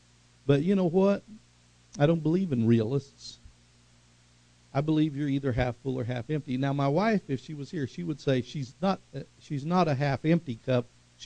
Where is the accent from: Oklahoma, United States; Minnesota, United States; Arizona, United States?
Oklahoma, United States; Tulsa; And, you know, I grew up in Tulsa, so I can drive in traffic and I can do the interstates.